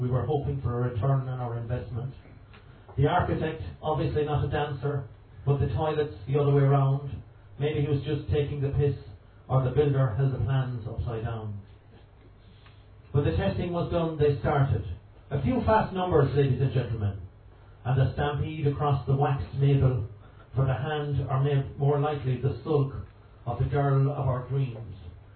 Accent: County Mayo, Ireland; It is a poem from when I was growing up in Mayo, where I come from.

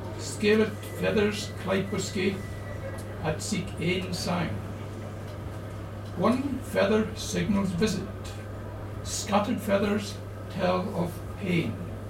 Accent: Scotland, United Kingdom; first language Gaelic; English is a second language; I write in my native language, Gaelic. My first poems were actually in English. Gaelic was almost an afterthought. But I've also occasionally dipped into Braid Scots

